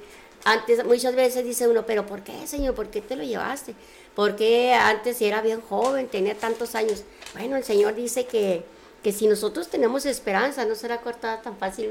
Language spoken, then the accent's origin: Spanish; Colombia; Buenas tardes, soy de Colombia, soy colombiano.